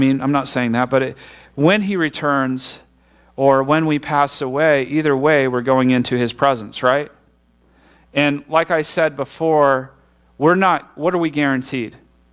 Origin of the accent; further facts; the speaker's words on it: Bourbon, Indiana, United States; I remember I grew up in Bourbon, Indiana, which is a small town with one light, where if you turn right, they'll arrest you.